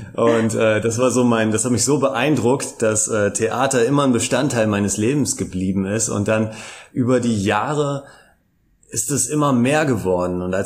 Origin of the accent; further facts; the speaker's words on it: Hamburg, Germany; ich bin ursprünglich Hamburger und lebe jetzt zwischen Brüssel und Köln, pendel, bin sogenannter Grenzgänger